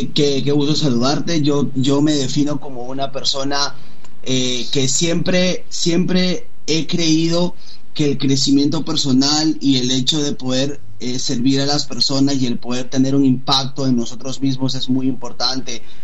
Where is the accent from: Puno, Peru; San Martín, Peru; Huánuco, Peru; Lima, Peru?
Lima, Peru; Mira, yo nací yo soy de Perú, en Lima específicamente, y yo crecí en un barrio muy, muy, muy peligroso.